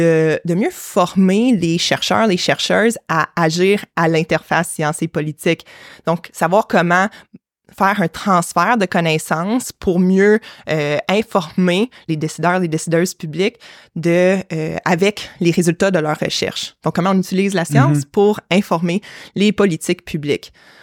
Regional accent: Quebec City, Quebec, Canada; born there; moi, je suis née à Québec, mais mes parents sont venus il y a, bon, un peu plus que 30 ans maintenant, juste avant que je naisse à Québec.

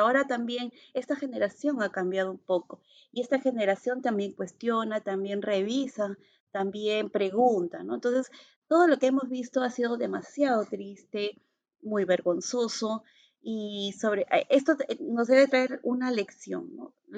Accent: Peru; Que era lo que nosotros como peruanos estábamos trabajando mucho, ¿no?

